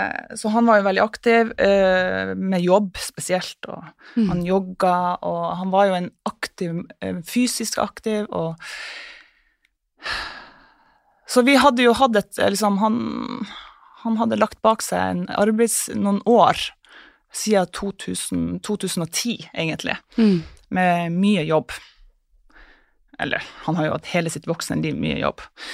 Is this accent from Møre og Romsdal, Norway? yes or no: no; Gratangen, Troms, Norway; jeg og ungene skulle reise til Gratangen der jeg er fra, det er liksom en flytur og en biltur unna